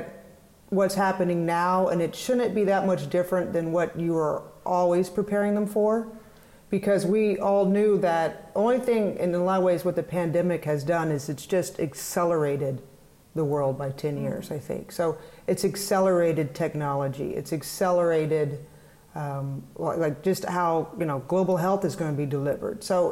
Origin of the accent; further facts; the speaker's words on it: Fort Worth, Texas, United States; how I grew up in Fort Worth. I went to Duke.